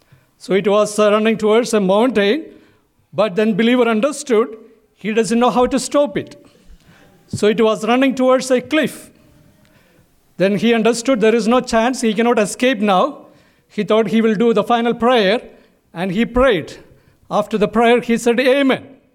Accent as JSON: {"language": "English", "country": "India", "accent": "Indian", "said": "I don't know, you have to be more attentive to me since my accent, maybe an Indian accent, difficult for you to understand."}